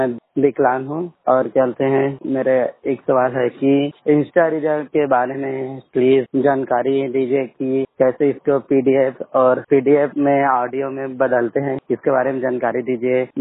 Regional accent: Bilaspur, Chhattisgarh, India; और मैं छत्तीसगढ़ जिला बिलासपुर से हूं

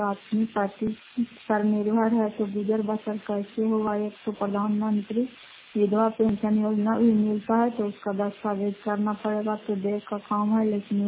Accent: Fatehpur, Bihar, India; घर फतेहपुर, पंचायत मकरौता, जिला नालंदा, कराय पछवा ब्लॉक की निवासी हूँ।

